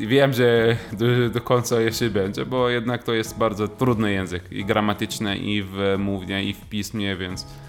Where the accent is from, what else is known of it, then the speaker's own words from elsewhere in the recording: Bethlehem, West Bank, Palestine; Polish is a second language; moved away as an adult; now in Poland; Jestem z Betlejem, z Palestyny. Akurat za miesiąc będę już 10 lat w Polsce.